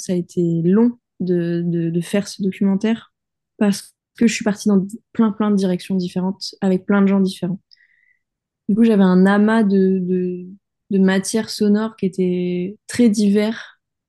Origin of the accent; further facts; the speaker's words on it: Nouvelle-Aquitaine, France; je suis originaire du Périgord, et notamment du Périgord noir, qui regroupe beaucoup de cavités. Il y en a 8 000